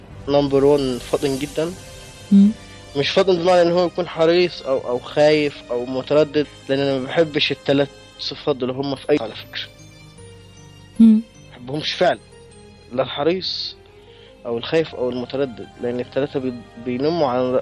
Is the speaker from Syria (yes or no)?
no; Upper Egypt, Egypt; أنا صعيدي، وعادتنا وتقاليدنا بتقول كده